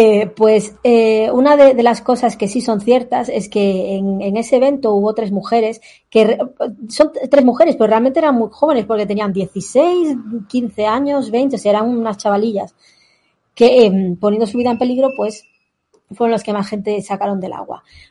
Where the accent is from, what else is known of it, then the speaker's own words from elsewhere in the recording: Galicia, Spain; Yo soy gallega, ¿vale?